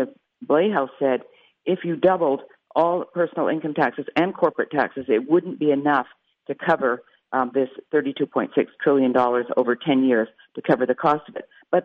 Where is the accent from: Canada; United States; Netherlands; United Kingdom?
Canada; I'm Canadian. I grew up in Canada under single payer.